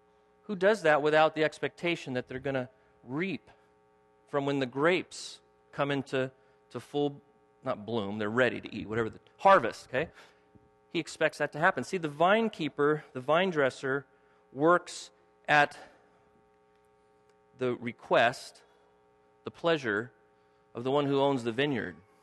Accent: California, United States; Born and raised in California.

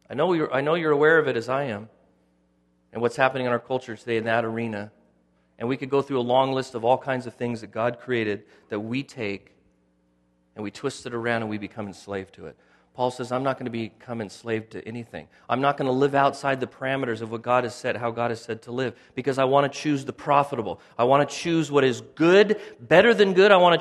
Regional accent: United States; I have freedom as an American, don't I?

